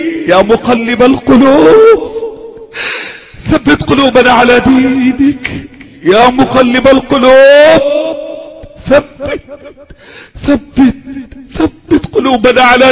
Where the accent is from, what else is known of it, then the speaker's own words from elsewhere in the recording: Egypt; اللهم احفظ بلدنا مصر، اللهم احفظ مصر